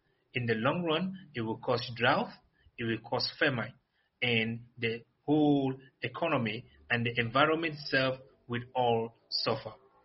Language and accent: English; Cameroon; I'm from Cameroon.